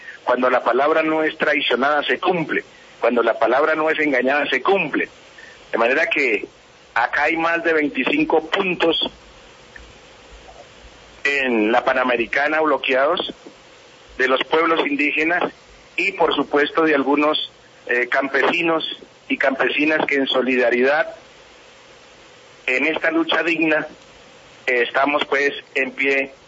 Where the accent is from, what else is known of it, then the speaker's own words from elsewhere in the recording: Colombia; nosotros somos colombianos, somos seres humanos como todos los colombianos.